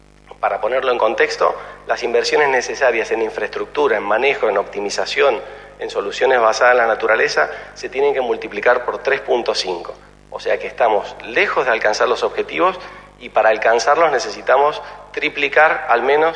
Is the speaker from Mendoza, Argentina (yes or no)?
yes; Mendoza, Argentina; yo soy de Mendoza, una provincia donde la Constitución, la Ley de Aguas, precede a la Constitución provincial